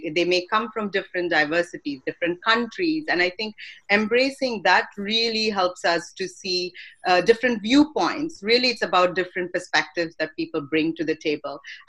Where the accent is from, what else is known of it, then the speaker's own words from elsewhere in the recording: India; moved away; I'm originally from India, moved here.